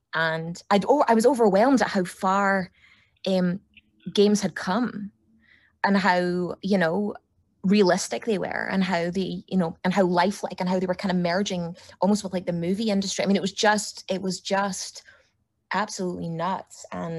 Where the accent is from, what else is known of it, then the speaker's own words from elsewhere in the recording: Scotland, United Kingdom; now in Los Angeles, United States; I mean, I was born in Glasgow, but I grew up in a tiny village outside of Glasgow, you know.